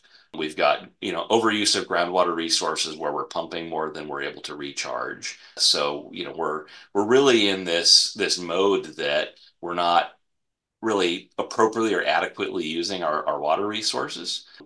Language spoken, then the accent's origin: English; Washington, United States; I grew up in the Pacific Northwest on the Puget Sound.